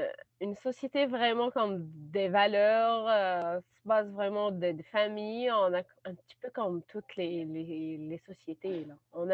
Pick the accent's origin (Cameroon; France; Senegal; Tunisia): Tunisia; now in Canada; Hey, je viens de la Tunisie. Mais c'est pas trop loin.